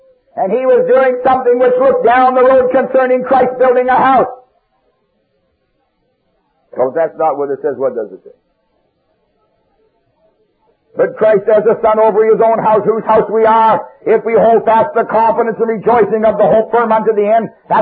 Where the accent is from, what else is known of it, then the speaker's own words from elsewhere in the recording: Canada; born there; I was born in Canada. I never saw a red bird, a cardinal.